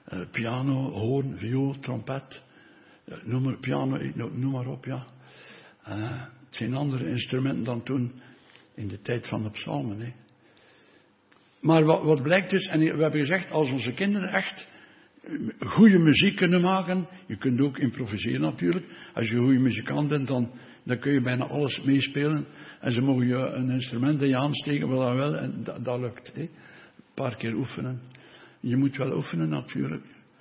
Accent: Brussels, Brussels-Capital Region, Belgium; Ik ben opgevoed in de BZ in Brussel.

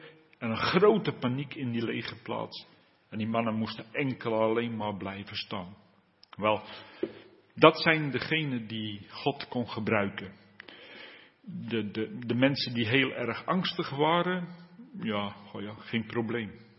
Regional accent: Hilversum, North Holland, Netherlands; We hadden in Hilversum, waar ik vandaan kom, toen ik jong was, had je nog die koude oorlogstoestand.

